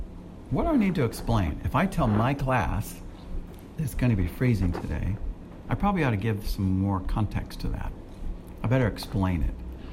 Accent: United States; now in Singapore; You have to remember, I'm American, so I still think in 32 degrees is freezing, you know?

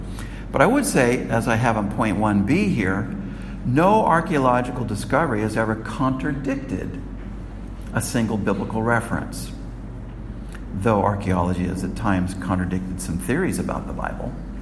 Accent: California, United States; I told you, for example, that I grew up in California.

